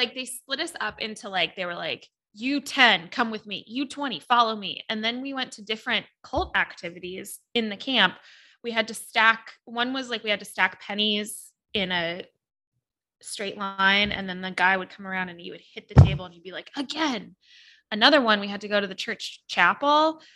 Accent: Denver, Colorado, United States; So, I'm from Denver, and I went to a summer camp up in the mountains

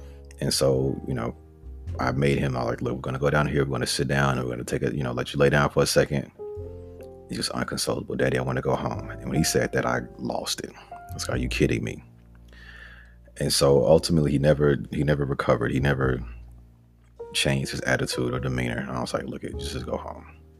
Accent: Arkansas, United States; All right, so I'm from Arkansas, so I've never even seen enough snow to ski on.

